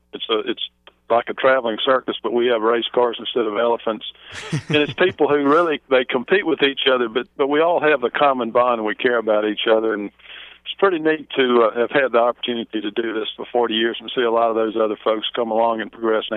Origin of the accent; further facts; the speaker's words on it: Virginia, United States; When I was 8 years old, I was at the Virginia State Fair in Richmond. I grew up in Virginia